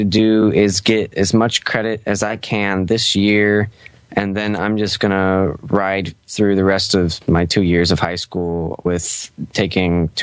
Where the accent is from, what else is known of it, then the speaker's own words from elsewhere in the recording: Oregon, United States; I'm from the Willamette Valley of Oregon.